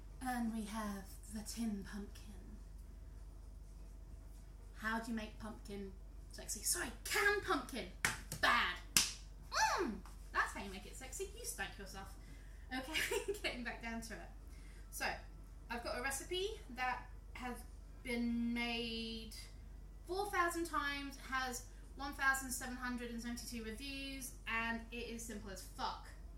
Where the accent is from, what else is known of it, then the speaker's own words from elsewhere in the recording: United States; See, I'm American, I say canned pie.